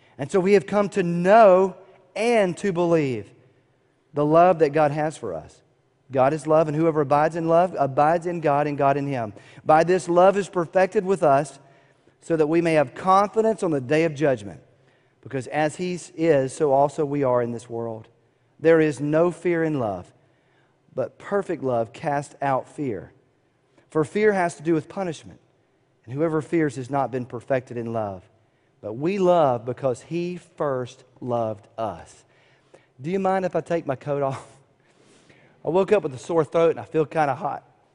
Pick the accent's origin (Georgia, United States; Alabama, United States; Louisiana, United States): Georgia, United States; Atlanta; born there; So 47 years ago, I was born in Atlanta to that lady.